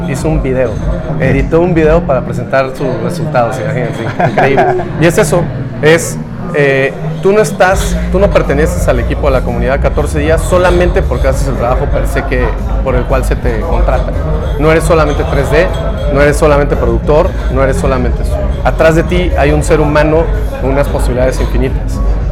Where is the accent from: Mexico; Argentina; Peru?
Mexico; nuestra importancia como mexicanos.